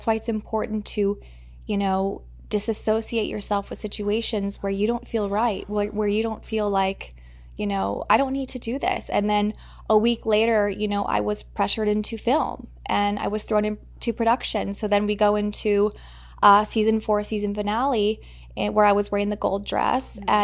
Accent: Texas, United States; My childhood growing up was very sheltered. You know, I came from Texas, and it was just, it's a different world out there.

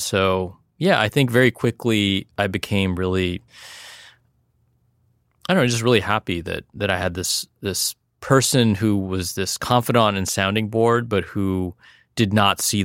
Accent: California, United States; And so for me, even growing up in the South Bay, I would always look at Japanese Americans

